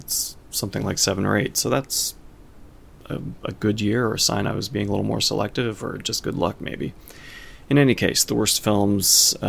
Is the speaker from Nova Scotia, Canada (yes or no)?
yes; Nova Scotia, Canada; a painter from my hometown here in Nova Scotia.